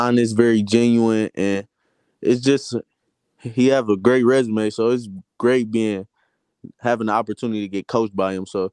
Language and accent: English; Detroit, Michigan, United States; Yeah, I grew up in Detroit, Michigan.